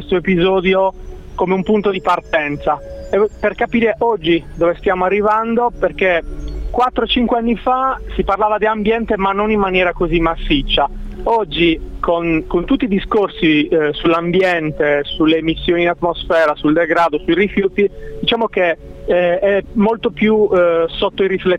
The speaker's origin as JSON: {"language": "Italian", "region": "Sardinia", "country": "Italy", "said": "Mi piacerebbe molto comunque da sardo tornare in Sardegna a girare qualcosa."}